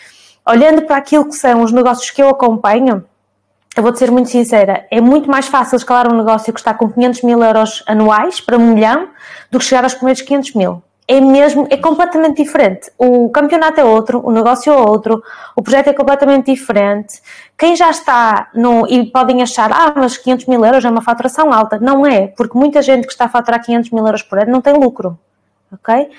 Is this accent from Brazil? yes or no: no; Portugal; moved away; E passado uns anos saí de Portugal, está a fazer agora 10 anos que eu saí de Portugal, mas regressei passado um ano por questões pessoais.